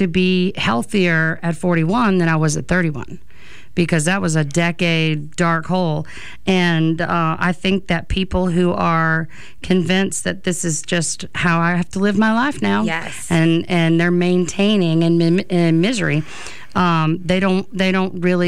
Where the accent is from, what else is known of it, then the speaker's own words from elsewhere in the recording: Louisiana, United States; what the legislation struggles are currently in Louisiana? Because I know, you know, I don't know what my home state is thinking and doing.